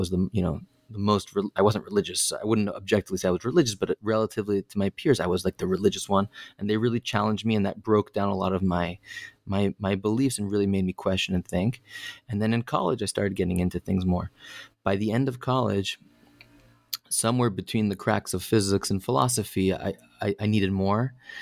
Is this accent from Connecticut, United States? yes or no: yes; Connecticut, United States; I grew up in Connecticut, so I had this idea planted in my head